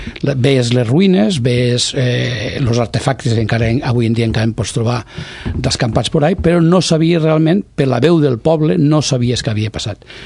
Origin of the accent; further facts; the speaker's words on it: Corbera d'Ebre, Catalonia, Spain; vinc des de Corbera d'Ebre, un poblet de la Terra Alta